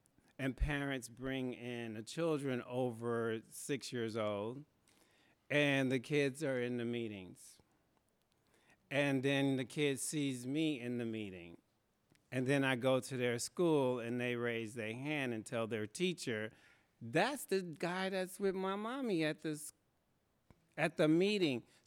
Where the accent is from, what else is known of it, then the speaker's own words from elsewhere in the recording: Chicago, Illinois, United States; This is the Beacon Group, and I am from Chicago.